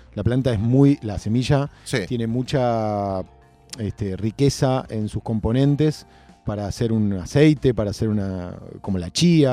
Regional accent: Avellaneda, Buenos Aires Province, Argentina; Y además, yo soy de Avellaneda.

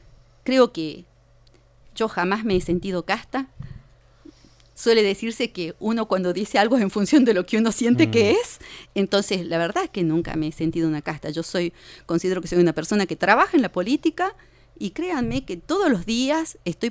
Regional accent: Argentina; Como argentinos y argentinas vamos a estar el domingo eligiendo al presidente

